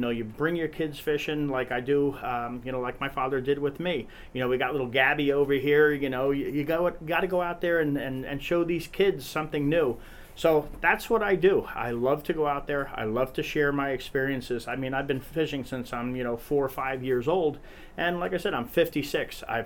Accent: The Bronx, New York, United States; I grew up in the Bronx, New York, and the fishing was absolutely terrible in the Bronx, New York. You know, I'm 56 years old. I grew up in there in the 60s.

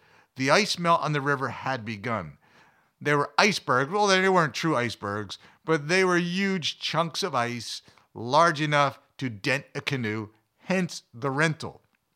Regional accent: Northeast, United States; Well, growing up in the Northeast meant snow in the higher altitudes until most times like mid-April.

